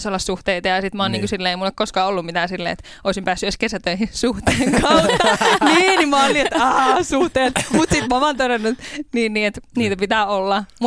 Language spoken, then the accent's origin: Finnish; Raahe, North Ostrobothnia, Finland; Mä oon siis Raahesta kotoisin.